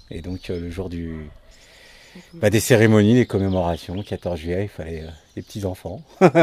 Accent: Bondy, Île-de-France, France; born there; moi, je suis né à Bondy, hein, 100% ouais. Français

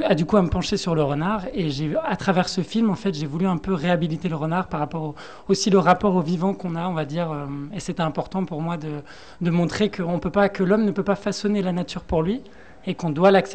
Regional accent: Paris, Île-de-France, France; Enfin, je viens de Paris pour être tout à fait.

